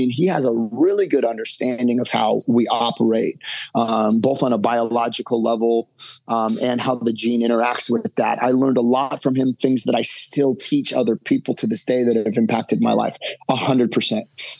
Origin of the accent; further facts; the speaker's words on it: Newport Beach, California, United States; These are the Newport Beach police officers. I grew up in Newport Beach. These guys know me.